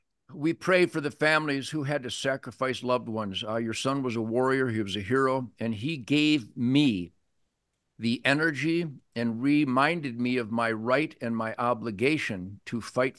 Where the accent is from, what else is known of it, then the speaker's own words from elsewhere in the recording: Detroit, Michigan, United States; I'm a pretty cocky guy. I'm from Detroit. You know, Detroit wasn't the murder capital because we're more violent. We're just better shots.